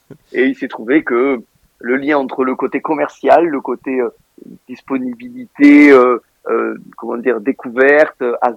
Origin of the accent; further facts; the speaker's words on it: Beaumes-de-Venise, Provence-Alpes-Côte d'Azur, France; Je viens de Beaume de Venise, dans le Vaucluse.